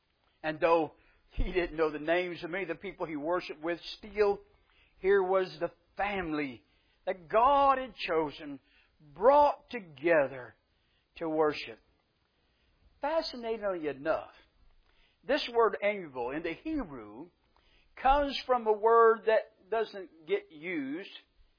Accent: Tennessee, United States; I'm from East Tennessee. East Tennessee, they find a reason to throw up anything to have church in.

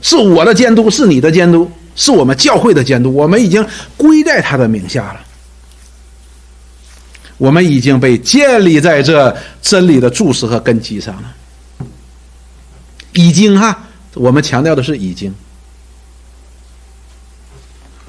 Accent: China; 实际作为我们中国人来说，我不知道现在年轻人怎么看

